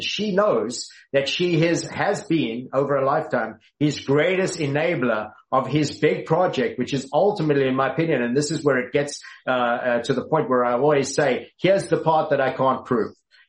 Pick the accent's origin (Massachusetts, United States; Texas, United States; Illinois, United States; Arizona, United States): Texas, United States; I'll tell you, as a Texan